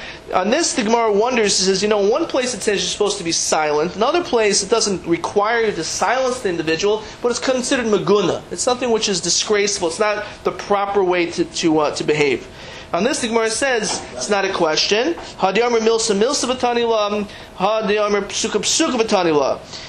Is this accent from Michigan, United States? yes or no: no; New London, Connecticut, United States; born there; In my community, in where I was born in New London, Connecticut